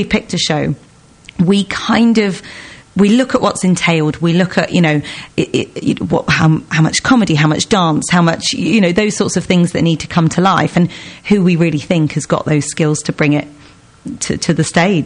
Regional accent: South West England, United Kingdom; I grew up in Somerset, so it was quite a big trip for us.

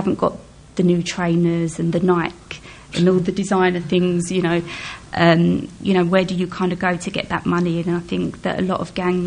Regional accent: London, United Kingdom; growing up in East London, we wasn't rich. We kind of was a little bit poor, but they were happy days.

